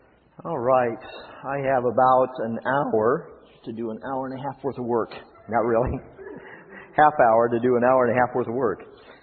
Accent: Des Moines, Iowa, United States; When I was in fourth grade, before I even had committed my life to Christ, I was walking home from McKinley Elementary in Des Moines, Iowa.

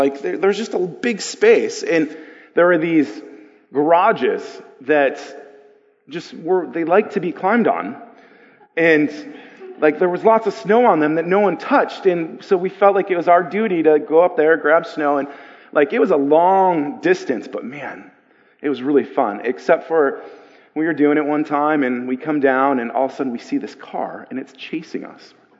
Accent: Buffalo, New York, United States; Growing up in Buffalo, there's snow in Buffalo, for those of you who didn't know that.

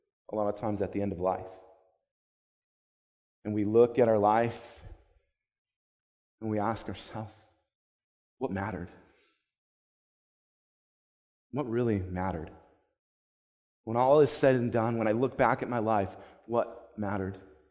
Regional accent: Dunkirk, New York, United States; born there; I was born in Dunkirk, New York, and my parents lived in Conowango.

